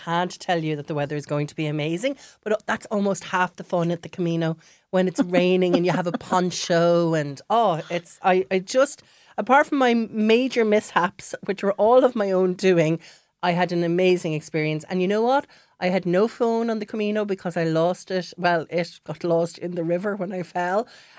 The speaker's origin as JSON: {"language": "English", "country": "Ireland", "said": "I think as Irish people, we like to do things in packs, don't we?"}